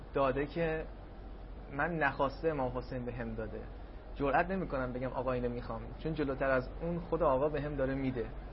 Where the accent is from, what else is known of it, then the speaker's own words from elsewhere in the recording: Tehran, Tehran Province, Iran; now in Karbala, Iraq; بچه تهران هستم